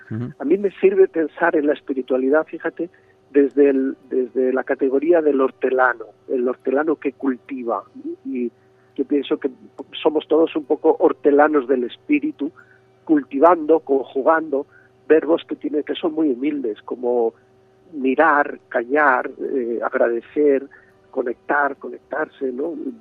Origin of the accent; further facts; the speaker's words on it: Tordesillas, Castile and León, Spain; porque yo soy castellano, yo soy de Tordesillas, así que voy con mucho gusto a mi tierra.